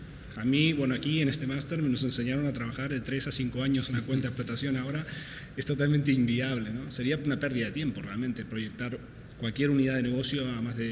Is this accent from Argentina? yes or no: no; Sweden; now in Spain; Yo soy hijo de refugiados, yo me crié en Suecia desde que tengo 2 años de edad y luego elegí España porque era un lugar intermedio un poco entre Sudamérica y Europa